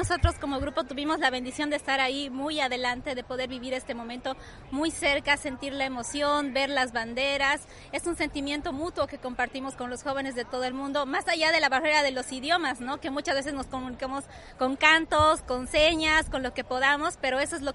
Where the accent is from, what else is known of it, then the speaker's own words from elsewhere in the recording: Cochabamba, Bolivia; yo soy de Bolivia, de la Arquidiócesis de Cochabamba, de la Orden de San Agustín.